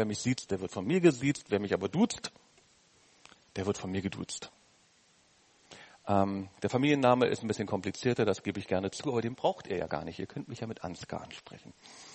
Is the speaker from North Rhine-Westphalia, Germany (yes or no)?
no; Berlin, Germany; born there; Ich bin in Berlin geboren. Wir Berliner haben etliche Vorteile, auch einen Haufen Nachteile.